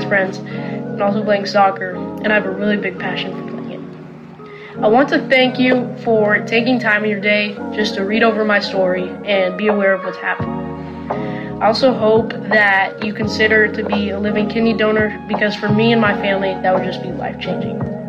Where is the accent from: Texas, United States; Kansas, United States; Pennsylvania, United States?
Kansas, United States; Overland Park; I'm 13 years old. I was born in Overland Park, Kansas, and I'm going to be going into 8th grade this year.